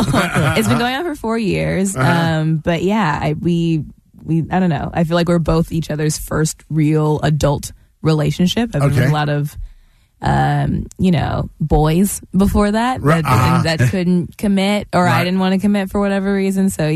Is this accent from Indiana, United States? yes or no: yes; Indianapolis, Indiana, United States; now in Los Angeles, United States; I'm from Indianapolis, Indiana.